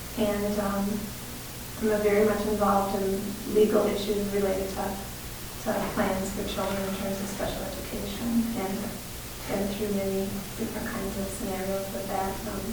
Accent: Minneapolis, Minnesota, United States; I'm from Minneapolis, Minnesota area.

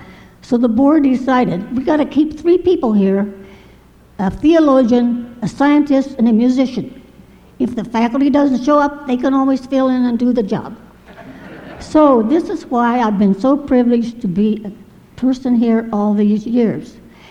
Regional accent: Rock Island, Illinois, United States; I'm from Rock Island, Illinois, and this is my 39th year at Holden.

